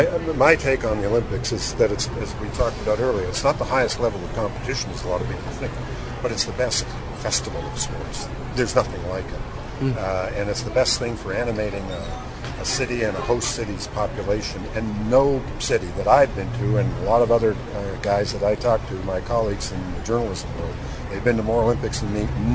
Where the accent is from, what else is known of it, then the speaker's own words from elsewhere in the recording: Toronto, Ontario, Canada; I come from Toronto, we're the same.